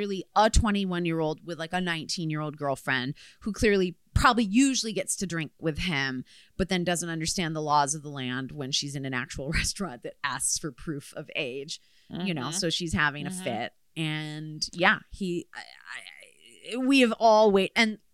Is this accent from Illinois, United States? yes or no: no; Redford, Michigan, United States; I'm from your same corner of the world. I grew up in Redford, Michigan, and have since flown the coop